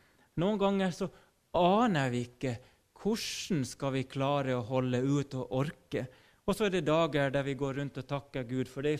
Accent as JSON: {"language": "Swedish", "country": "Finland", "moved": "yes", "lives_now": "Sweden", "said": "Det är ju så att när jag kom från Finland, dock jag tränger bara ta en tur över gränsen. Så ser dock att vi finländare"}